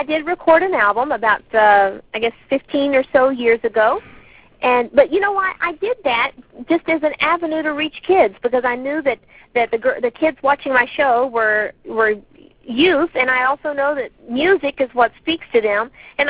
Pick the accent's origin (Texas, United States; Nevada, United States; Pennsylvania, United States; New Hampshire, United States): Texas, United States; they knew that I was from Texas.